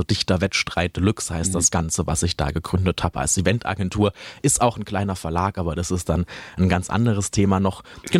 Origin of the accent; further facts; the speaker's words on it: Villingen-Schwenningen, Baden-Württemberg, Germany; ich komme aus Villingen-Schwenningen, das ist so eine Stunde südlich hier von Tübingen Richtung Bodensee